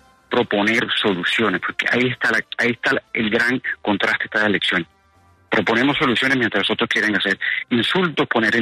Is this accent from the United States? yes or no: yes; United States; como yo soy colombo estadounidense también.